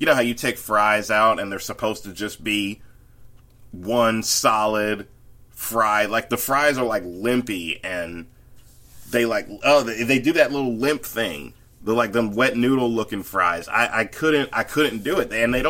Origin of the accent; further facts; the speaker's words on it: the South, United States; that is my analysis as a Southerner